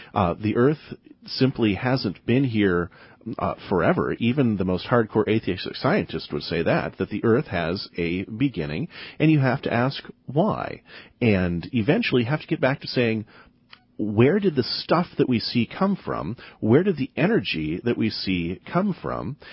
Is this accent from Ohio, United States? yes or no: no; Minnesota, United States; I grew up in Minnesota. It felt like home.